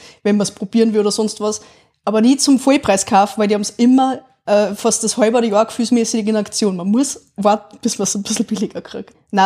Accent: Upper Austria, Austria; Ich bin eine Oberösterreicherin und heute Künstlerin im Manga-Anime-Bereich.

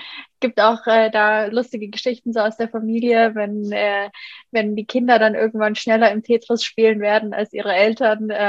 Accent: Munich, Bavaria, Germany; Ich bin in München aufgewachsen

